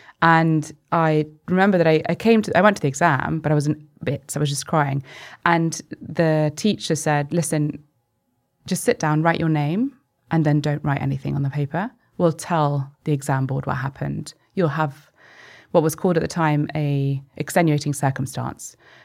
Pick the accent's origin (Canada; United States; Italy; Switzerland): Italy; Rome, Lazio; English is a second language; So I'm from Italy. I was born in Rome